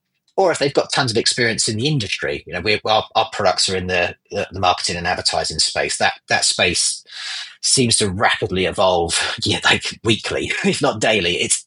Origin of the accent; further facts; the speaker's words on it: United Kingdom; I'm a Brit. We love talking about the weather.